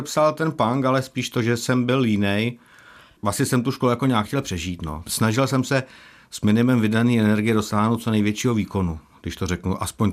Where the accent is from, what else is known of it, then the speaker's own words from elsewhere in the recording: Přešťovice, South Bohemian Region, Czechia; also born or lived in Strakonice; Já jsem se narodil ve Strakonicích. Vyrůstal jsem v Přešťovicích, což je taková mini vesnice kud od Strakonic.